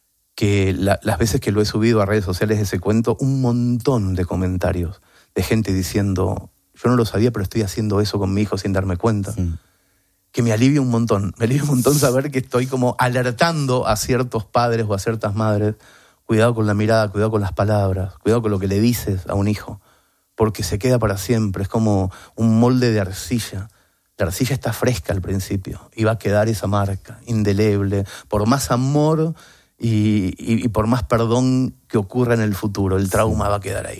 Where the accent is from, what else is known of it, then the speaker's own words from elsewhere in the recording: Mercedes, Buenos Aires Province, Argentina; born there; yo iba a actuar esa noche en Mercedes, provincia de Buenos Aires, mi ciudad natal